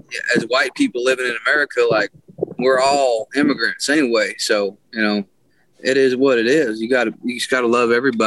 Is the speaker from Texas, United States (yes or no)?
yes; Texas, United States; And I'm from East Texas, so I love East Texas as well. I mean, I love this entire state.